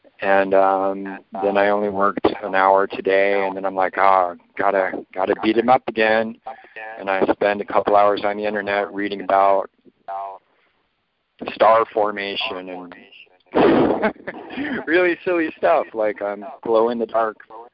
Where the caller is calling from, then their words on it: Scotland, United Kingdom; I'm calling you from Scotland.